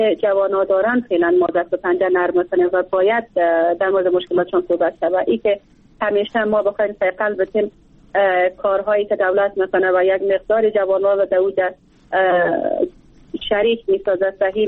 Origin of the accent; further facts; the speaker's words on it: Bamyan, Afghanistan; از ولایت بامیان هستم،